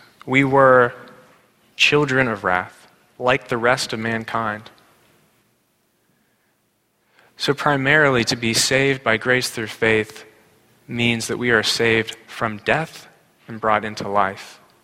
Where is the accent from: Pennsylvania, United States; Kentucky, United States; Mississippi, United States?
Pennsylvania, United States; Pittsburgh; I'm from Pittsburgh, and go to my Jewish mother